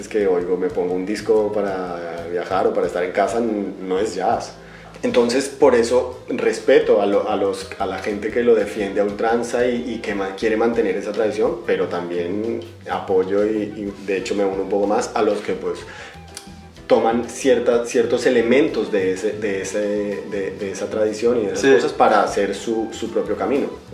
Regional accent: Colombia; moved away; yo salí de Colombia hace 20 años

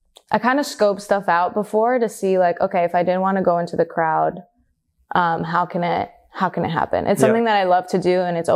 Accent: New Jersey, United States; born there; So I'm first generation. Yep. And basically, I was born in Jersey, and 1 month later, I went to Crete and met my family.

